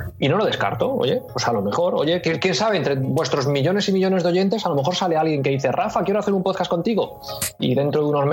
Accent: Madrid, Community of Madrid, Spain; yo soy de Madrid y he vivido muchos años en Madrid, ahora ya no vivo allí, pero como sigo teniendo allí familia, voy mucho por allí

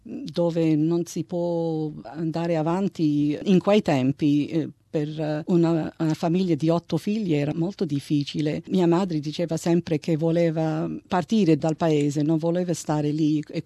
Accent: Australia; per me è stato una fortuna di crescere qui, di essere istruita e di trovare il lavoro. E io penso che sono australiana, ma australiana con un filo di italiano.

